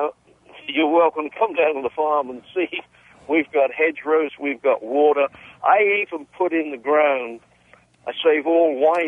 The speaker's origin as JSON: {"language": "English", "town": "Royal Oak", "region": "Maryland", "country": "United States", "said": "Listen, I'm from Royal Oak in Maryland."}